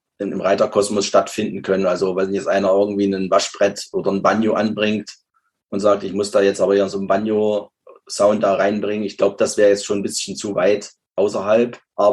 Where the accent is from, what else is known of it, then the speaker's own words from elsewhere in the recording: Apolda, Thuringia, Germany; wir stammen ja alle aus Apolda, also Kleinstadt in Thüringen, Nachbarstadt von Weimar